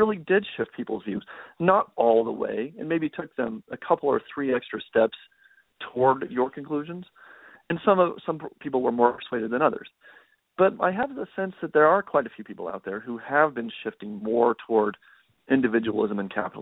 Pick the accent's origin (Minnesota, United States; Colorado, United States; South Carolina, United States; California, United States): Colorado, United States; Okay, so I'm from Colorado.